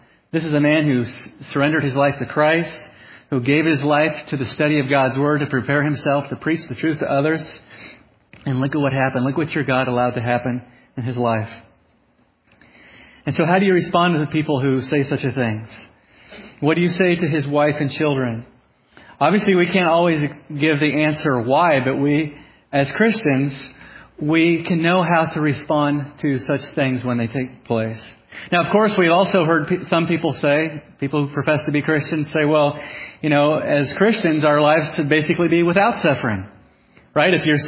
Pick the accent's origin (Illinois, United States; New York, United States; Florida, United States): Florida, United States; Naples; It hit my hometown where I grew up in Florida. Bullseye went right over where I was born, Naples, Florida.